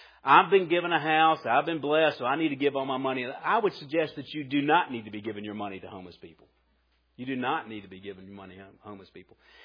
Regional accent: Colombia; I'm a little sensitive to that because I came from Colombia, and everybody's been to Colombia.

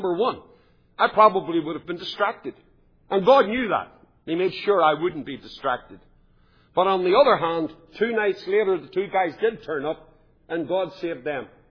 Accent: Belfast, Northern Ireland, United Kingdom; I grew up in East Belfast under the shadow of the shipyard

